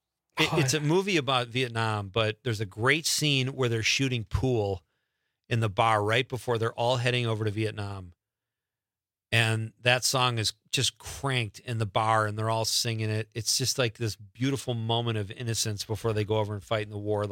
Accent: Marinette, Wisconsin, United States; There is a Bigfoot convention in my hometown of Marinette, Wisconsin.

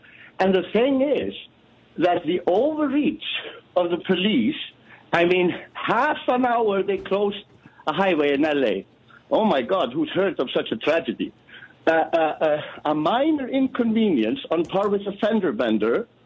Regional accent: Iceland; now in Malta; No, I'm calling from Malta, but I'm Icelandic.

